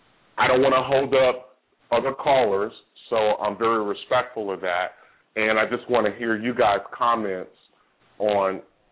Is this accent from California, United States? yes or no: yes; Oakland, California, United States; now in Atlanta, United States; I'm 52 years old. I'm from Oakland, California, born and bred, and I live in the ATL.